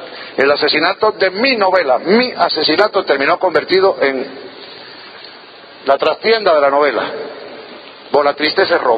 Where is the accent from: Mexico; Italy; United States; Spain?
Spain; Cartagena, Region of Murcia; un poco de mi adolescencia en Cartagena